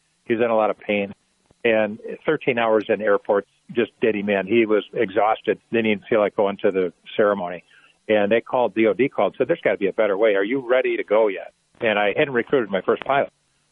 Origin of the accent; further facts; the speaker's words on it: Michigan, United States; about 700 miles away from my hometown up in northern Michigan.